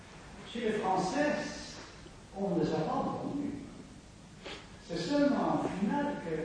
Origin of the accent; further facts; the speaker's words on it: Netherlands; French is a second language; je dis ça en tant que néerlandais